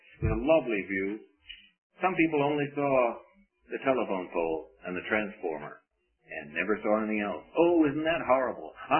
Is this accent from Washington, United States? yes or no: yes; Seattle, Washington, United States; although we grew up in Seattle, which is a little further north in the state of Washington.